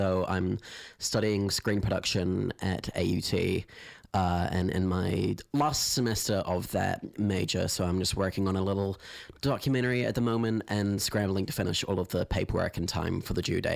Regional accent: Waitakere, Auckland, New Zealand; I was out west. I was in Waitakere, like, probably pretty much as far out west as you could possibly go, I would say, in the bushes, going to Waitakere Primary and Waitakere College.

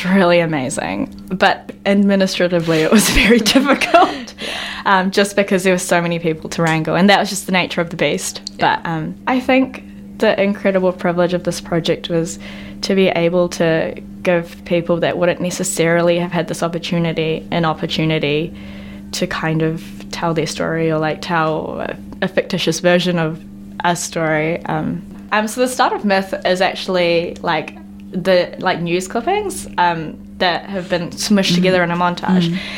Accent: New Zealand; But where I feel like I'm not entirely part of like my Koreans, and I feel like I'm a, you know, an Asian New Zealander

